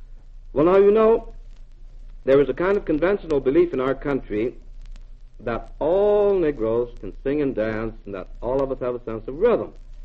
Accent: Lawrence, Kansas, United States; also born or lived in Joplin, United States / Buffalo, United States; The first place that I remember is a town called Lawrence, Kansas, where the University of Kansas is. And I more or less grew up in Kansas, with occasional movings to Missouri, or occasional movings to Colorado, or somewhere nearby.

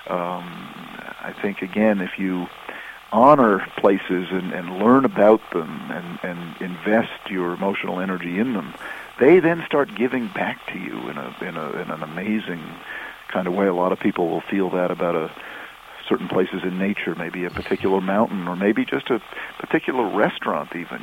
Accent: Chatham, Massachusetts, United States; I grew up in Chatham on Cape Cod, and back then in the 50s was a little fishing village, and I feel a tremendous sense of place there.

